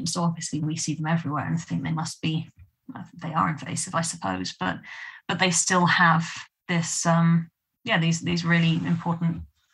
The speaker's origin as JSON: {"language": "English", "region": "South East England", "country": "United Kingdom", "tie": "born or raised there", "said": "I mean, the area that I grew up in Hampshire."}